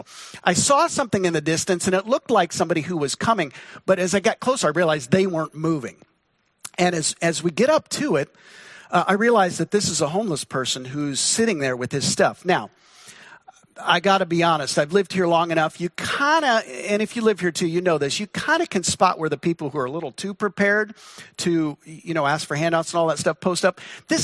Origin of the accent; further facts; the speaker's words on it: Midwest, United States; born there; now in Pacific Northwest, United States; But here I am, Midwest born, Pacific Northwest, grown here these last 20 years or so.